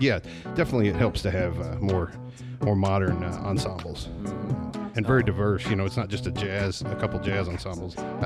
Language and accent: English; Kentucky, United States; also born or lived in Illinois / Chicago; No, I grew up in Kentucky at different times in my life. I've lived in Hazard. I've lived in Leslie County. I lived in London. I went back and forth between here and Illinois a few times, like mostly Southern Illinois.